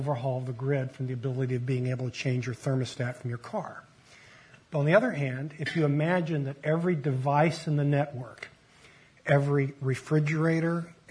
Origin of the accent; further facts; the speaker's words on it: Denver, Colorado, United States; Let me begin by saying I acknowledge that I'm from Denver, Colorado.